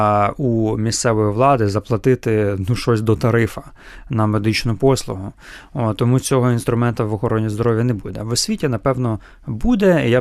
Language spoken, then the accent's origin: Ukrainian; Zhytomyr, Zhytomyr Oblast, Ukraine; Я сам з Житомира, я розумію, це люди страшні.